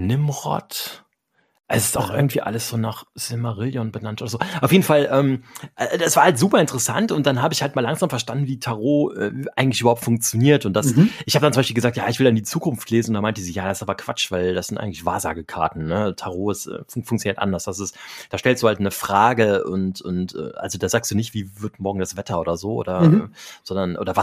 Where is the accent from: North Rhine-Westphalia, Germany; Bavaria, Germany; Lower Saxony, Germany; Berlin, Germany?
North Rhine-Westphalia, Germany; Essen; born there; ich bin ja in Essen geboren.